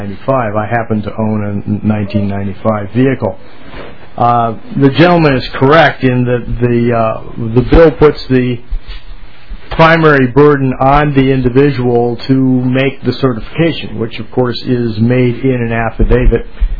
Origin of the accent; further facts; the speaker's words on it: Roseville, United States; I'm from Roseville.